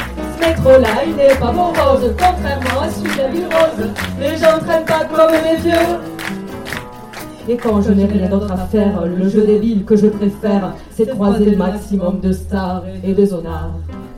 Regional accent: Toulouse, Occitanie, France; Je suis une Toulousaine

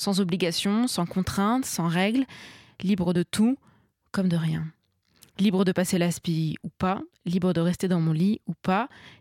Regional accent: Tours, Centre-Val de Loire, France; moved away as an adult; now in Paris, France; Je suis partie de Tours en juin 2020. Ça, c'était ma première libération. Je ne vivais plus sous le même toit que ma mère, je ne répondais plus à ses règles.

